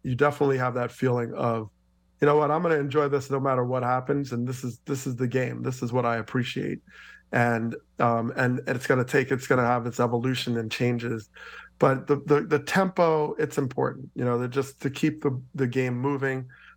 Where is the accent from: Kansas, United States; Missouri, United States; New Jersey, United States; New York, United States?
New Jersey, United States; Teaneck; I went to high school in my hometown of Teaneck, New Jersey